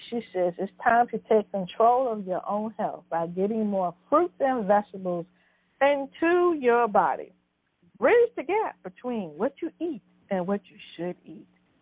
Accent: Sussex, Virginia, United States; I just secured a speaking engagement to some middle school students in my hometown, Sussex, Virginia.

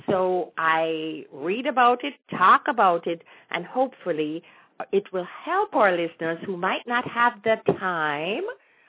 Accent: Jamaica; as I was growing up in Jamaica

